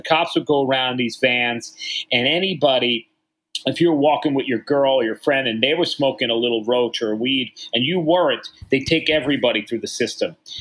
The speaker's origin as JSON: {"language": "English", "town": "New York City", "region": "New York", "country": "United States", "said": "Like, I'm a New Yorker. I waited my whole fucking life to play the Garden."}